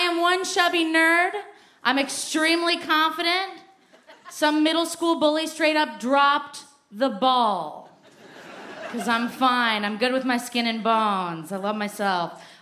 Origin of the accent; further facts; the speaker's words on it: Portland, Oregon, United States; I'm from Portland, Oregon. Anybody else from Portland, Oregon?